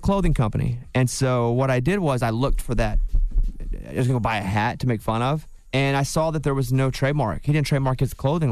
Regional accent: Arkansas, United States; I'm from Arkansas, so that's where I'm the most home.

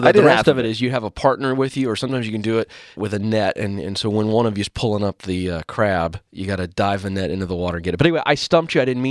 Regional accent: Virginia, United States; I grew up on the Chesapeake Bay in Virginia, coastal area.

